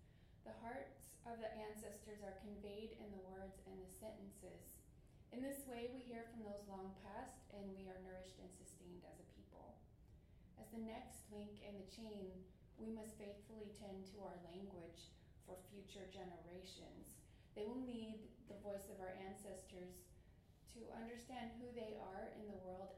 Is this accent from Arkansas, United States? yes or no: no; Oklahoma, United States; I'm from the Chickasaw Nation and I am a language instructor.